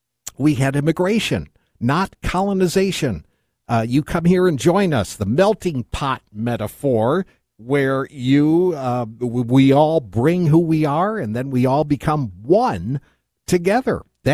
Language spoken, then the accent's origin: English; Webster, New York, United States; near my hometown, Webster, New York.